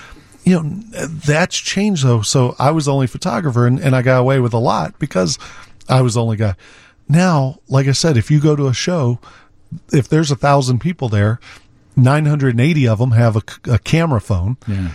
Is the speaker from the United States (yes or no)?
yes; Naperville, Illinois, United States; So I went to college. I grew up in Naperville.